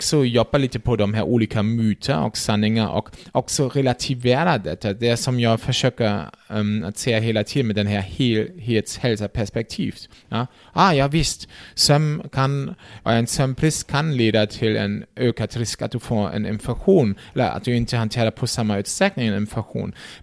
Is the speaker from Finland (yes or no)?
no; Germany; Swedish is a second language; now in Sweden; eftersom min svenska, det hörs ju, jag är från Tyskland.